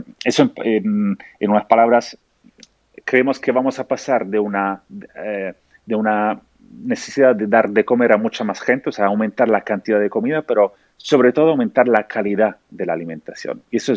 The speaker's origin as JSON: {"language": "Spanish", "town": "Rome", "region": "Lazio", "country": "Italy", "second_language": "Spanish", "moved": "yes", "said": "siendo italiano te lo digo, pero porque cada vez que vuelvo al aeropuerto de Roma, como ya no vivo en Roma, me siento otra vez en casa."}